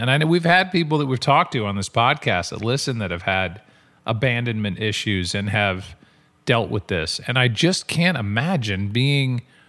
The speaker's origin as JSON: {"language": "English", "town": "St. Louis", "region": "Missouri", "country": "United States", "said": "as a St. Louisan and as a Midwesterner, I see the LA life"}